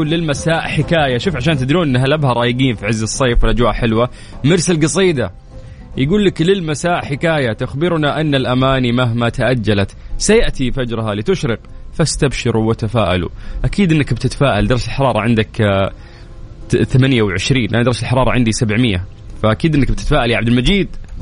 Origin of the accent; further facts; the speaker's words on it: Saudi Arabia; أوكي يعني ديرتنا مثل أي ديار كثير في العالم فيها حر، صيف